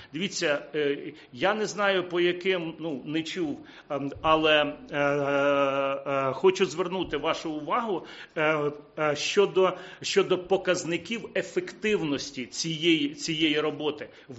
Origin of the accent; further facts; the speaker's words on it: Kamianets-Podilskyi, Khmelnytskyi Oblast, Ukraine; Моє рідне місто Кам'янець-Подільський